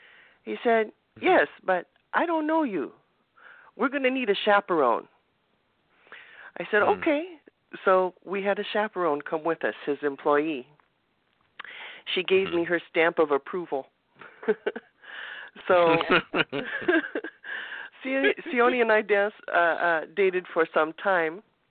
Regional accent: Redondo Beach, California, United States; born there; Well, I was born in Redondo Beach

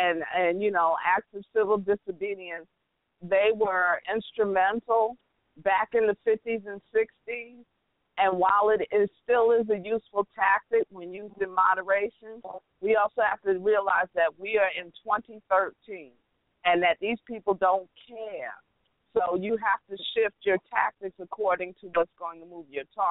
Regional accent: the North, United States; And, you know, I got to say, I was raised in the North. I got a Northern education

